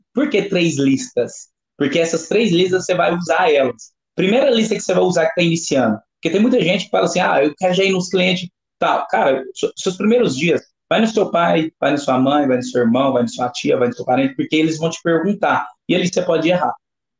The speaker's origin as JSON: {"language": "Portuguese", "town": "Ituiutaba", "region": "Minas Gerais", "country": "Brazil", "tie": "born or raised there", "said": "Hoje eu sou de Ituiutaba, né? Eu sou nascido e criado em Ituiutaba."}